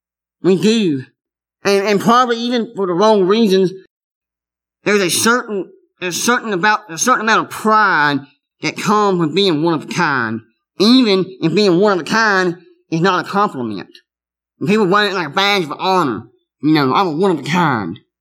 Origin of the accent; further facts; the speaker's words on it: Alabama, United States; also born or lived in North Carolina; I used to live in North Carolina. I've lived in Alabama. I grew up in Alabama.